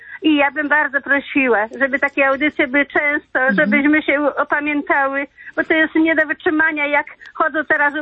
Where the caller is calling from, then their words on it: Świdnica, Lower Silesian Voivodeship, Poland; przy telefonie jestem przeszczęśliwa, dzwonię ze Świdnicy pięknej, słonecznej